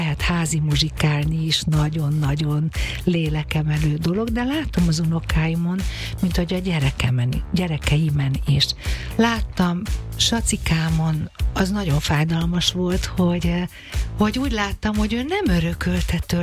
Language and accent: Hungarian; Budapest, Hungary; A 7. kerületben egy olyan házban nőttem föl a Kertész utcában, ami régen Apáca ház volt